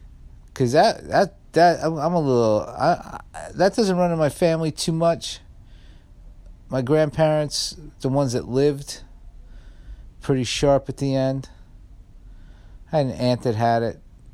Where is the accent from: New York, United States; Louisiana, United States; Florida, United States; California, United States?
New York, United States; Staten Island; I grew up in Staten Island. No one's, it's part of New York City, but nobody's a tourist of Staten Island.